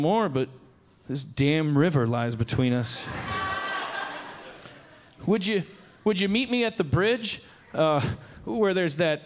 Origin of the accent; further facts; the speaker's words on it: Kansas City, United States; We're both from Kansas